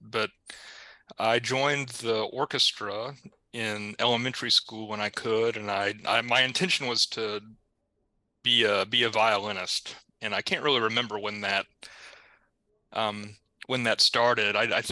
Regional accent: North Carolina, United States; And I grew up in the Carolinas, which is why I sound like this.

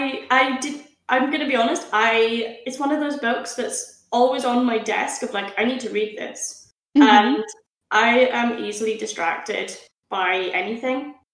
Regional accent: Wales, United Kingdom; first language Welsh; English is a second language; My first language is not English, it's Welsh.

